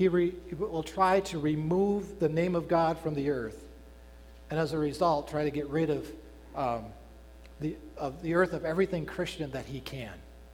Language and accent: English; Union Grove, United States; I grew up in Union Grove, 3,000 people.